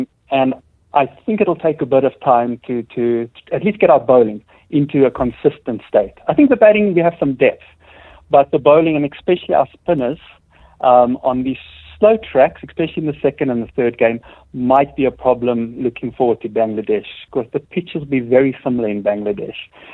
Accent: South Africa; we're South African

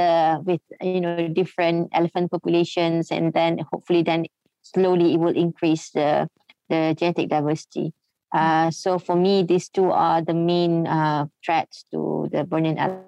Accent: Malaysia; English is a second language; as Malaysian, we are very lucky because we have two subspecies of Asian elephants.

